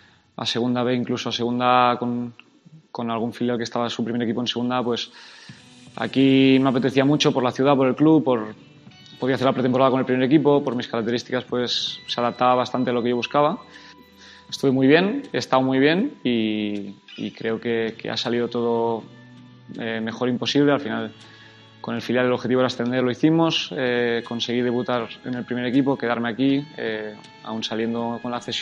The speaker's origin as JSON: {"language": "Spanish", "town": "Cornellà", "region": "Catalonia", "country": "Spain", "tie": "born or raised there", "said": "llevo mucho tiempo aquí, salí de Cornellá, que no había salido nunca de casa de mi pueblo, digamos, y vine aquí"}